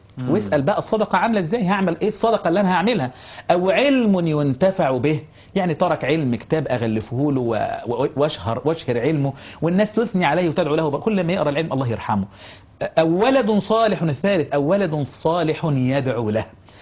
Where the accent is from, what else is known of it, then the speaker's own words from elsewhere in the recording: Giza, Giza Governorate, Egypt; لأن أنا من الجيزة القاهري هنا